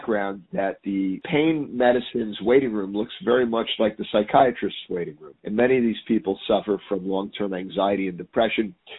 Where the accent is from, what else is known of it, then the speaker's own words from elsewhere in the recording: Yonkers, New York, United States; I grew up in Yonkers, New York, and much of the book is based in Yonkers. And I grew up in a multicultural area with significant difference in the ethnicities.